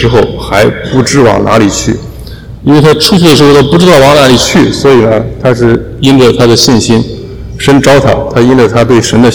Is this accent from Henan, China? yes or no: yes; Henan, China; 就是我是河南人，我们也是小地方